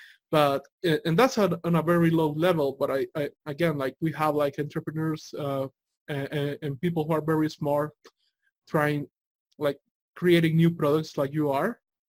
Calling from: El Salvador; right now I'm here from El Salvador talking to you

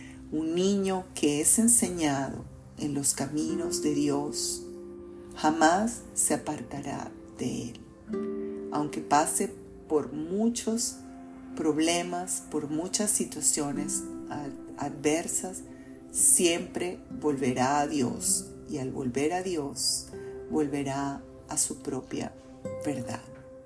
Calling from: Caracas, Capital District, Venezuela; te envío un abrazo fraternal desde Caracas, Venezuela

